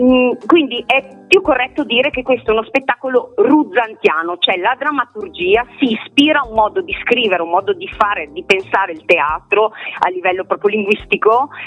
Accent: Veneto, Italy; first language Venetian; io sono veneta e faccio molta fatica a comprendere i testi di Ruzzante, molto, sono molto complicati. Questo Pavano del 500 è veramente complesso, eppure io sono una che in casa parla dialetto, è la mia lingua madre

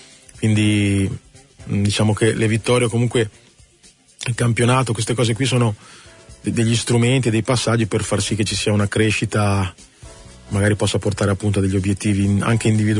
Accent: Liguria, Italy; born there; perché sono nato in Liguria, dove la Serie A non c'è mai stata

